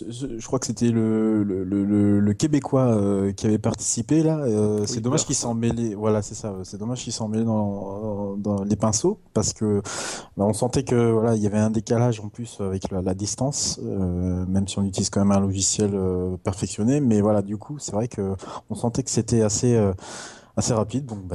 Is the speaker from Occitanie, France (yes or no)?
no; Brittany, France; De Bretagne, je suis breton.